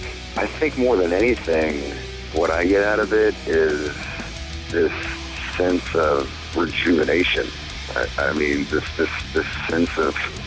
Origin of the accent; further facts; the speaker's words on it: Bay Area, California, United States; So I grew up in the Bay Area. So, you know, I was a 15-year-old, 16-year-old kid